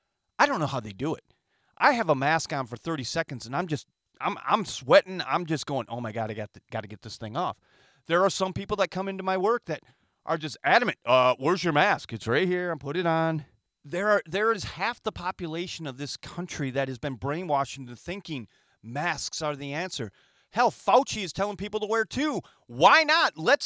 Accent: Michigan, United States; Saginaw County is where I grew up in Michigan.

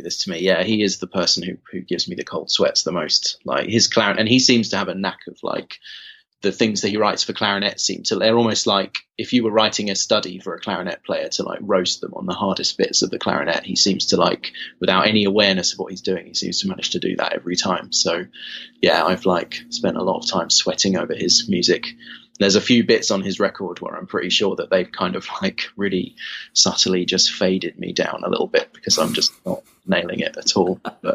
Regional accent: Watford, East of England, United Kingdom; And then my one was in Watford. I'm from Watford, and this was at Watford Boys Grammar School, and he used to run this jazz group.

